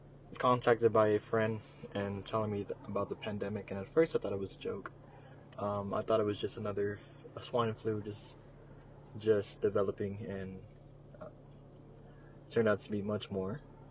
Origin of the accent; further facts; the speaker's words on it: San Antonio, Texas, United States; I was born in San Antonio, Texas. Where are you from? Also San Antonio, Texas as well.